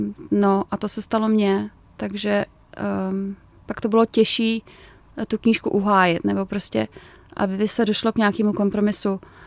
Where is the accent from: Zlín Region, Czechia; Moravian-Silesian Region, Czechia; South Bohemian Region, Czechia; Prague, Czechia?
Prague, Czechia; Tak Bydlím v Nuslích, já jsem z Nuslí.